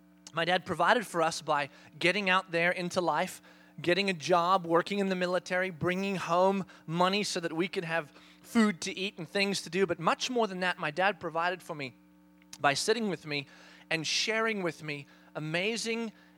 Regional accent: South Africa; now in United States; we left South Africa. As many of you guys know, we grew up in South Africa. We left South Africa to come here to the U.S.

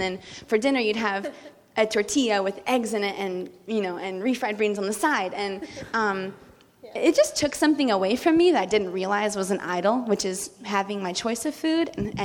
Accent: the South, United States; I'm from the South. We like to eat, and we like to eat a lot.

